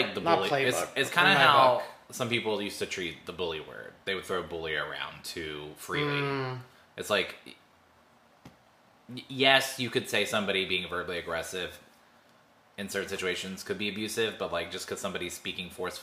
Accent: Jacksonville, Florida, United States; But I grew up in Jacksonville, and they have these big communities, too

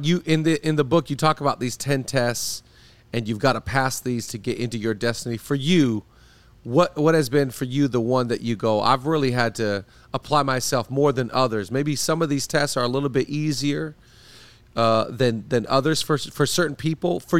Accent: Seattle, Washington, United States; now in Los Angeles, United States; I grew up in Seattle, live in L.A. now

